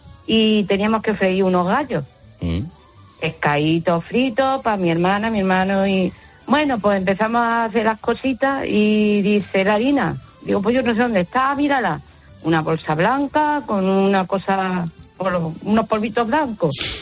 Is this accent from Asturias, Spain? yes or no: no; Zafra, Extremadura, Spain; now in Huesca, Spain; primero tengo que decir que vivo en Huesca, pero que soy de Zafra